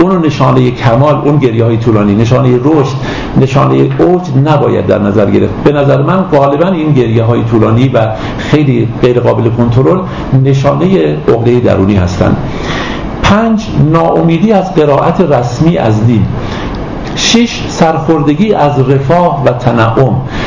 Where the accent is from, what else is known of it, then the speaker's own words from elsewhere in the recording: Iran; ما چون ایرانی هستیم در باره ایران صحبت میکنیم